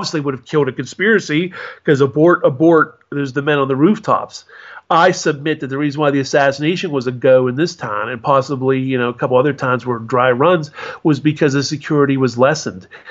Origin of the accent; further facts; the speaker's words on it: Pittsburgh, Pennsylvania, United States; we had the police the tops of rooftops in Pittsburgh, my hometown.